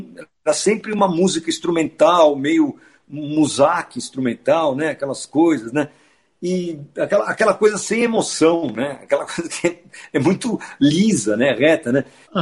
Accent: São Paulo, Brazil; mas como paulistanos, né, que somos, né, a gente tinha essa liberdade de falar, né?

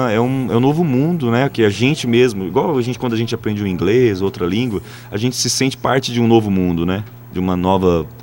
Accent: Campo Grande, Mato Grosso do Sul, Brazil; also born or lived in São Paulo; now in Goiânia, Brazil; eu vim de Campo Grande para São Paulo. E fiquei de 2015 até o ano passado, em São Paulo mesmo

